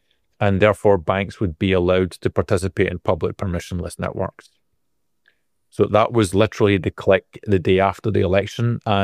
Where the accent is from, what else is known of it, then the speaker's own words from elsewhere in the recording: Scotland, United Kingdom; because I'm Scottish and I don't like spending a lot of money